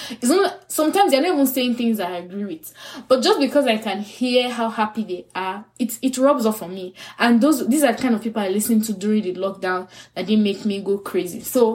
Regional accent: Nigeria; I'm a Yoruba girl. I come from the Yoruba tribe in Nigeria, West Africa, where we're very hip, we're very talkative

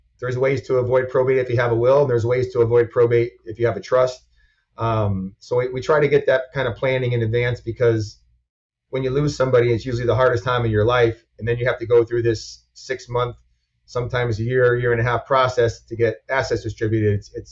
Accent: New England, United States; So in Florida, they call it a personal representative. I'm from New England.

